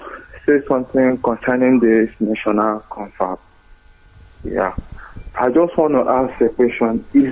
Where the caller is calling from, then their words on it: Bremen, Germany; a comedian. I'm calling from Bremen.